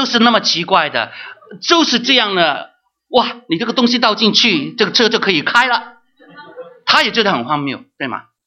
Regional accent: Guangdong, China; 我们广东人说过桥抄板

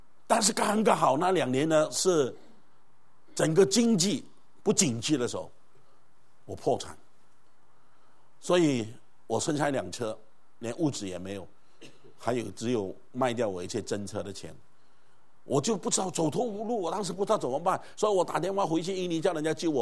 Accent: Malaysia; 我是马来西亚长大，我是客家人，虽然是广东省的，不过我是客家人。

